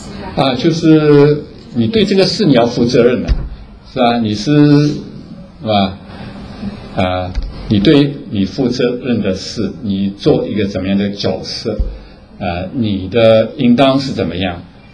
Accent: China; 对啊，我们中国人特别讲面子啊

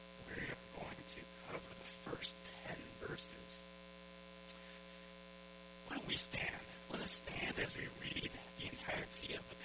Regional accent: Sacramento, California, United States; now in Vancouver, United States; We grew up in the same town of Sacramento, California.

